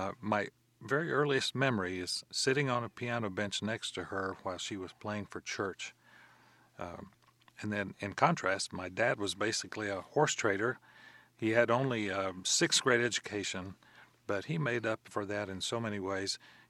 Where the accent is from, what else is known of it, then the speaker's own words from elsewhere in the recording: Stephenville, Texas, United States; I did my undergraduate degree in music education at Tarleton State University, there in my hometown of Stephenville